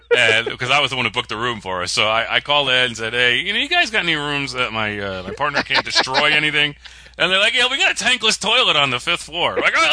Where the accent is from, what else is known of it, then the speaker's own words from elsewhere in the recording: Connecticut, United States; I was like, I live in Florida now, but I'm from Connecticut.